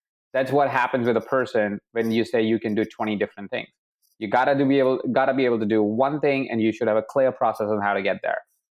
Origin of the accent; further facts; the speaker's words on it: Jaipur, Rajasthan, India; I was born in Jaipur in a house of 23 people.